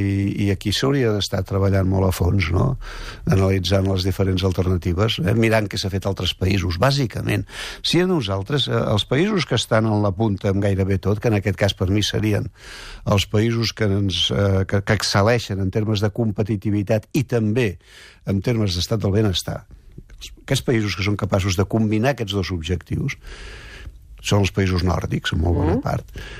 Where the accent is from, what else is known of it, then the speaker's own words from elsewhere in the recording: Catalonia, Spain; ens convé com a europeus i com a catalans